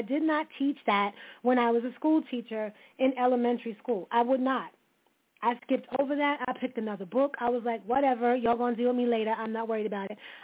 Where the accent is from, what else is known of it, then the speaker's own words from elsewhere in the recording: United States; born there; I am American-born. I am only the second generation born in America from my grandparents.